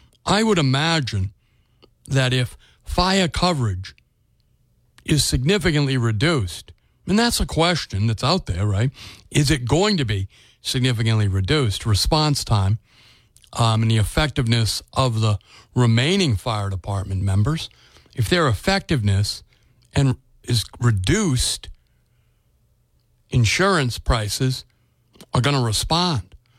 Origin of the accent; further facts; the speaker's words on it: United States; I'm an Irishman by ethnicity, American of Irish descent.